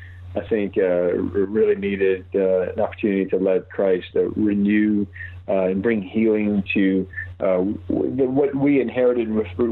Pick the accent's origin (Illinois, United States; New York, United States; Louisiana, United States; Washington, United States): Louisiana, United States; Yeah, I was raised here in South Louisiana.